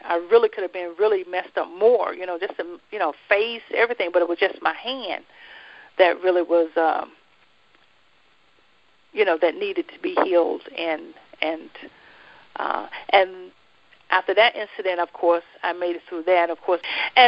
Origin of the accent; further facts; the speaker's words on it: Jacksonville, North Carolina, United States; Well, okay, I'm from Jacksonville, North Carolina. I was born there and raised there.